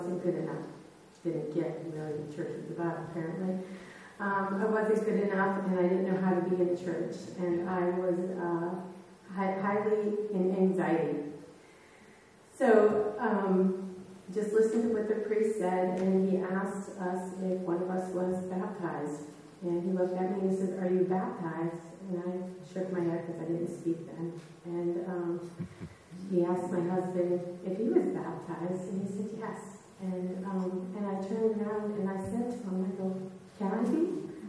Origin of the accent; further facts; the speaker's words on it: Connecticut, United States; it is very nice to meet you. I am up from Connecticut. It's a joy to be in Vermont at this time of year.